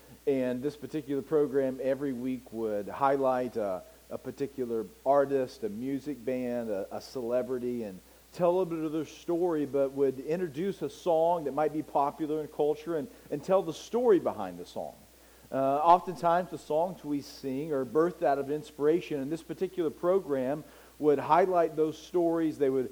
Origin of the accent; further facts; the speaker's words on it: United States; So, you know, I'm an American, and we're probably a little arrogant and cocky when it comes to our British counterparts.